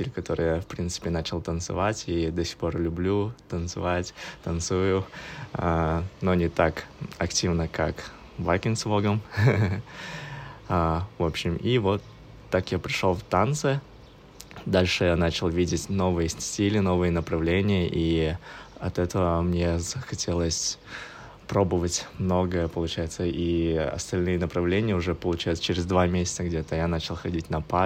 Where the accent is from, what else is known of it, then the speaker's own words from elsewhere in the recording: Kazakhstan; я из Казахстана, сейчас я проживаю в городе Алматы, мне 25 лет